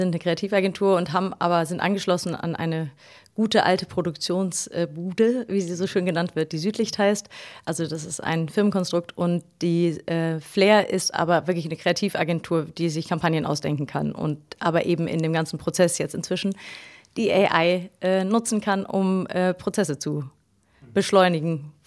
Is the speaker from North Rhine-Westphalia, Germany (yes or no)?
yes; North Rhine-Westphalia, Germany; Ja, also das ist eine Geschichte, die beginnt in Ostwestfalen, in OWL, wie wir so schön sagen. Also ich bin in der Unternehmerfamilie groß geworden.